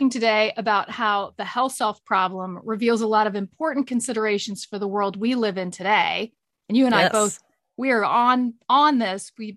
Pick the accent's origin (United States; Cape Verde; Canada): United States; South Carolina; Erskine College in my home state of South Carolina.